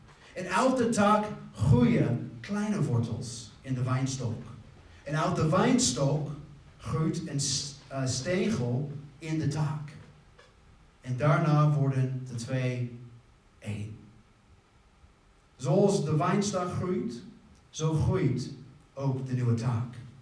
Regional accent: Texas, United States; Dutch is a second language; ik kom niet uit Nederland. Je hoort het zo. Ik kom uit Texas.

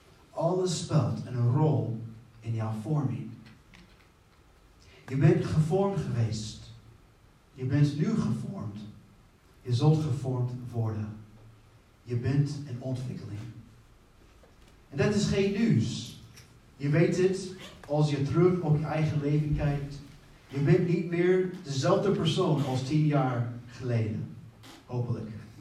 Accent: Netherlands; moved away as an adult; Ja, voor onze gasten, ik kom uit Nederland. Ik verwacht dat dat heel duidelijk is. Maar ik ben hier al nu ja, bijna 10 jaar.

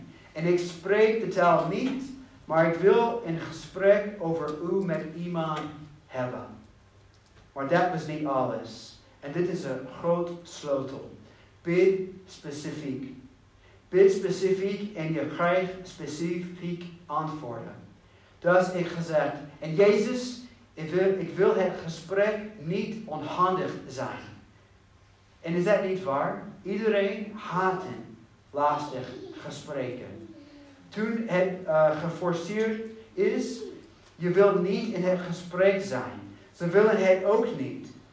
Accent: Texas, United States; Dutch is a second language; moved away as an adult; ik kom uit Texas en ik ben een Christian

